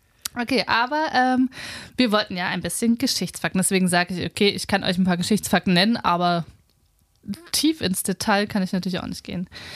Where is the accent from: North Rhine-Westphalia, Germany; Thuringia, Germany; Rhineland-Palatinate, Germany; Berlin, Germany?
Thuringia, Germany; now in Potsdam, Germany; Ich bin zwar Potsdamer, aber natürlich auch zugezogen. Mhm. Ich komme eigentlich aus Thüringen, bin aber, ich weiß gar nicht mehr wann, 2012, 13 rum, nach Potsdam gezogen.